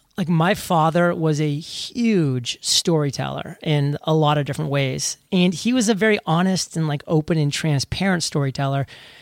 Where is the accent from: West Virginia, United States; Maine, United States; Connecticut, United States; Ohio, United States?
Maine, United States; We were a little bit inland. I mean, we could basically throw a rock, like figuratively, into the ocean. I mean, I was about 15 minutes from Kennebunkport